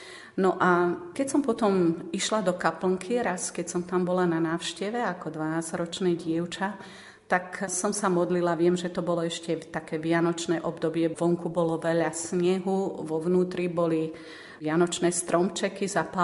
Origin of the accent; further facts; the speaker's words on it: Bánov, Nitra Region, Slovakia; born there; sestry premonštrátky, ktoré pôsobili nedaleko môjho rodiska Bánov